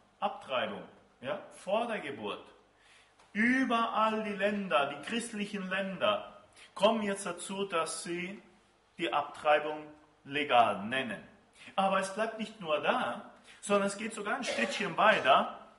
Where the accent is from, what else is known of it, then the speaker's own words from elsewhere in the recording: Argentina; German is a second language; Bei uns in Argentinien, bevor man den Führerschein macht, muss man einen Genderkurs machen.